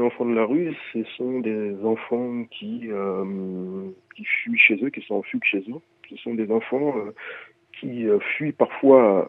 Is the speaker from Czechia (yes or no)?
no; Senegal; On est tous originaires du Sénégal.